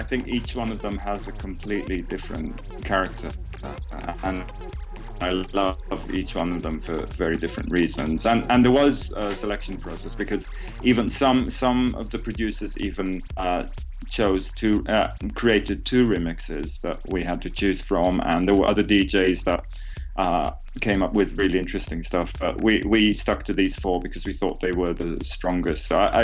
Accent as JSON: {"language": "English", "country": "Israel", "lives_now": "London, United Kingdom", "said": "So I'm from Israel"}